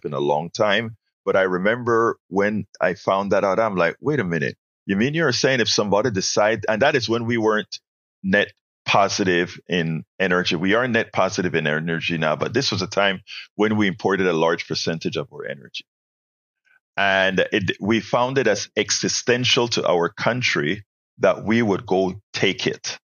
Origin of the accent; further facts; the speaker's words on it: Panama; now in United States; I mean, I'm an immigrant. I'm from Central America. I'm from a place. Well, a lot of Panamanians don't come over through the border, because a lot of Panamanians are already here and we are able to sponsor other Panamanians